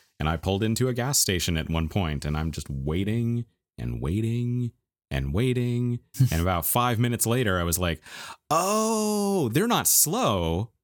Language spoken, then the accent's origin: English; Oregon, United States; I am from Oregon. So this is my home state.